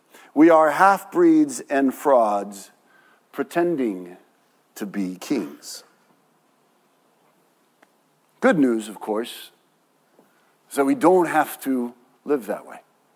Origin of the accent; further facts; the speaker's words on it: Mexico; Growing up in Mexico, we called them los reyes magos, the magician kings.